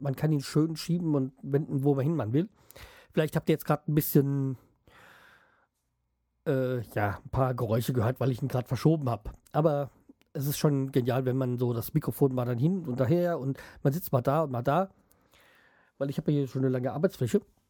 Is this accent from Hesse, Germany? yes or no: yes; Hanau, Hesse, Germany; Also, ich komme ja hier aus Apfelweinstadt, also Hanau, also beziehungsweise die Altstadt in Steinheim, ist ein Stadtteil von Hanau.